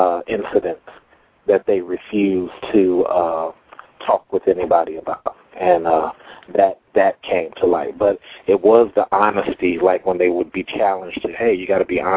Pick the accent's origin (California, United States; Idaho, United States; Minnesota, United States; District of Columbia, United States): California, United States; So my thought is, as a Californian, I always wanted to see the laws really strengthen for ladies who were misled.